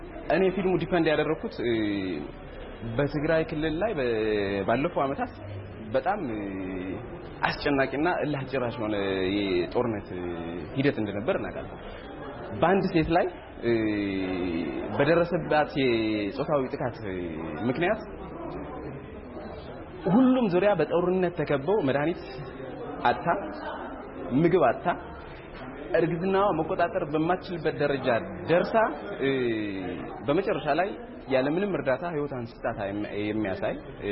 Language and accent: Amharic; Tigray, Ethiopia; እኔ ከትግራይ ክልል ነው የመጣሁት።